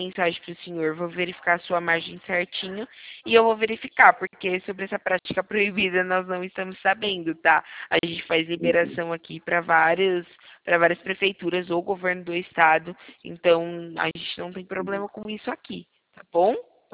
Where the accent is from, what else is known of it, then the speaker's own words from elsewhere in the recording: São Paulo, Brazil; eu sou de São Paulo, aqui da capital.